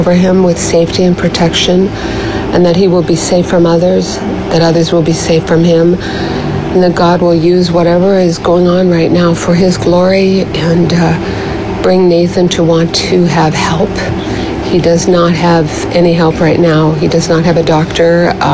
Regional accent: Hamburg, New York, United States; I'm from Hamburg, New York

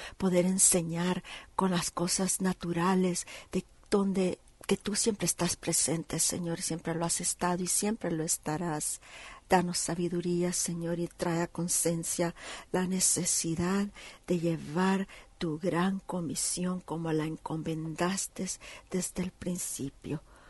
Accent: Nicaragua; Nicaragua, en especial nuestra familia Kelly, Señor, que está ministrando a los niños y a la comunidad allá en mi tierra natal.

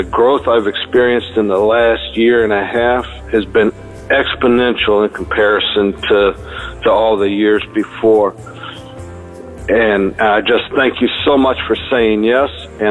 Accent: Savannah, Georgia, United States; I'm from Savannah, Georgia.

